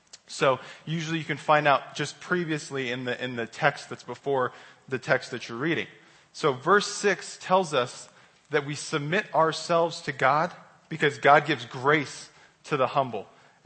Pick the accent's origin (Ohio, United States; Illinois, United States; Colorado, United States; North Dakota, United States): Colorado, United States; Denver; moved away; I'm from Denver. I've been down here for like 3 years now, though.